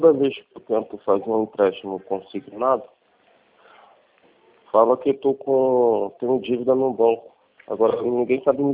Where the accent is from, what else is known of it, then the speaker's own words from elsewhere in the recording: Colombia; Sou da Colômbia.